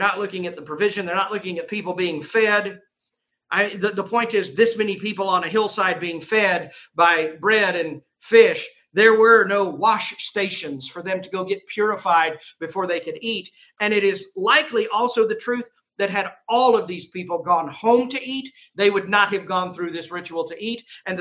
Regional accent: Texas, United States; I grew up in Texas. I drank out of water hose.

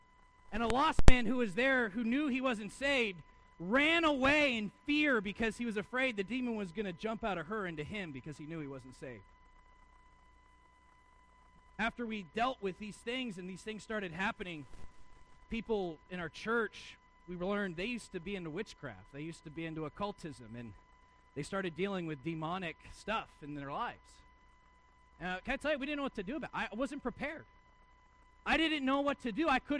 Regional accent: United States; oh, she's just got to be on drugs, because I'm an American. And we don't really deal with that.

